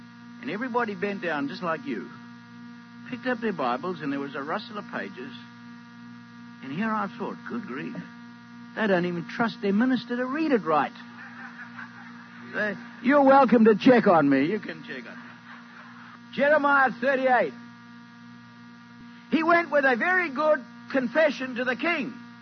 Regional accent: Scotland, United Kingdom; because I'm Scottish.

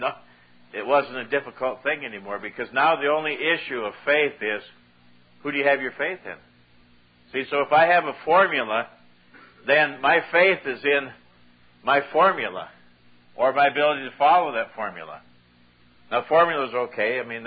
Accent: Ireland; I'm an Irish boy, and I was always taught 13 was an unlucky number.

